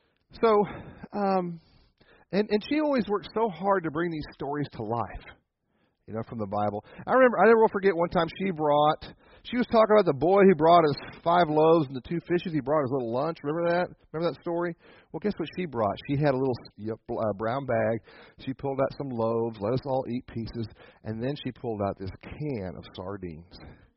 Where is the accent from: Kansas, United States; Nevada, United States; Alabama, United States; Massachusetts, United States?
Kansas, United States; Wichita; born there; I'm the oldest of three boys. I was born in Wichita, Kansas in 1962